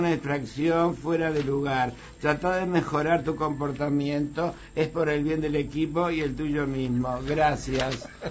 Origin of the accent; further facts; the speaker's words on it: Uruguay; Tenemos que seguir siendo uruguayo.